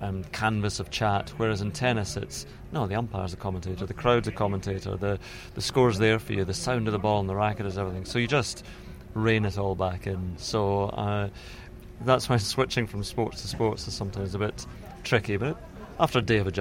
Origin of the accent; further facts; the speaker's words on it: Troon, Scotland, United Kingdom; I grew up in Troon, which is golf country.